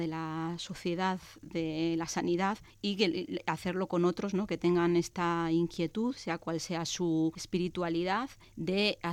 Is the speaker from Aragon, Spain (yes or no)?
no; Region of Murcia, Spain; No, soy murciana.